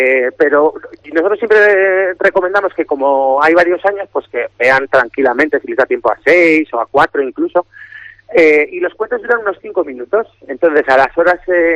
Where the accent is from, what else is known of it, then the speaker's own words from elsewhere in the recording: Cantabria, Spain; y bueno, pues oye, al final somos de Cantabria, ¿no?